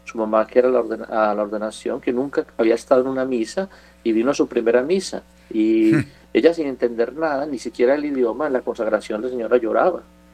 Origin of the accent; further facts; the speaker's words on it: Medellín, Antioquia, Colombia; born there; nací en Medellín, soy colombiano, nací en Medellín, este mes cumplí 46 años